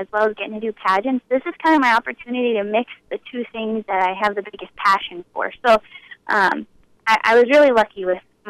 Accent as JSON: {"language": "English", "town": "Amidon", "region": "North Dakota", "country": "United States", "tie": "born or raised there", "said": "I grew up in Amadon, North Dakota, so I'm in the very southwestern corner."}